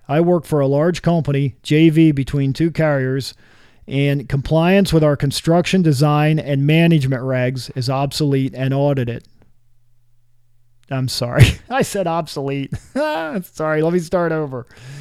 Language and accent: English; United States; across the U.S., you can tell I'm from the States.